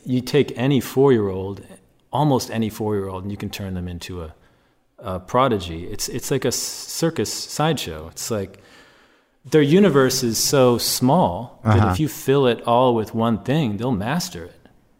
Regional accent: Chicago, Illinois, United States; I grew up in Chicago on the North Shore, and I studied violin from an early age

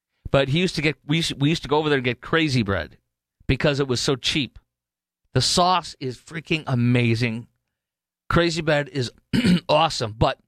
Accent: Chicago, Illinois, United States; One of my best buddies in junior college or whatever, growing up in Chicagoland, he loved Little Caesars.

